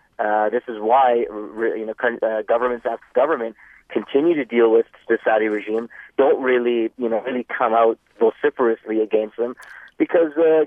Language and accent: English; Canada; Being a Canadian, you know, we came up with the concept of responsibility to protect doctrine.